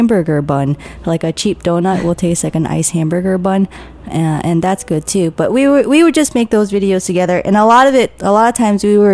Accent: Vietnam; And then I came from Vietnam.

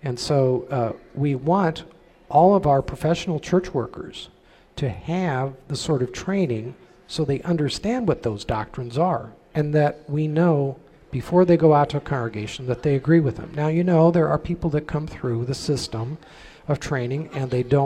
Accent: West Coast, United States; I'm from the West Coast, and I can tell you the West Coast does that.

